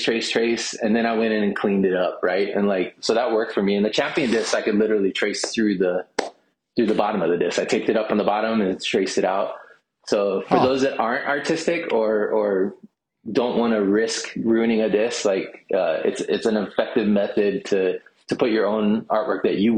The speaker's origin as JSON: {"language": "English", "region": "Hawaii", "country": "United States", "tie": "born or raised there", "said": "I'm from Hawaii, grew up in Hawaii, and so their art has a lot of Hawaii ties to it."}